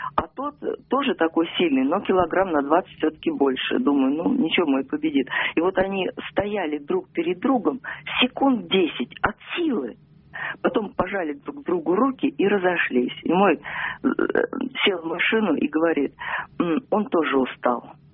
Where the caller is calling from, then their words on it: Moscow Oblast, Russia; из Подмосковья.